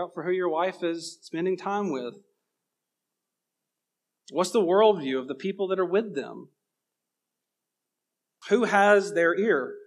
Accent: Georgia, United States; now in California, United States; Obviously, my accent remains here to some degree, but it's not nearly what it was 15 years ago. And I didn't do anything intentionally to change that. I certainly didn't try to lose it. And so I leave Georgia, go to California.

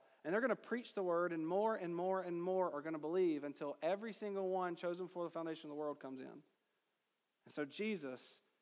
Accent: Georgia, United States; I know I'm from Georgia. I'm not a shepherd.

